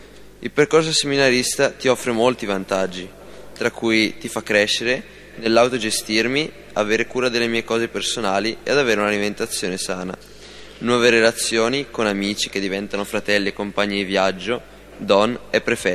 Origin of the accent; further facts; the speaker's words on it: Stezzano, Lombardy, Italy; ho 17 anni e vengo da Stezzano.